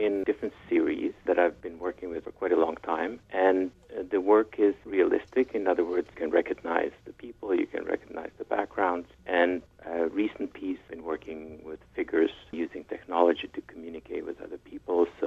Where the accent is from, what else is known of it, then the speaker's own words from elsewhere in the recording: Prague, Czechia; Well, I grew up in Prague, Czechoslovakia, and under the communist system.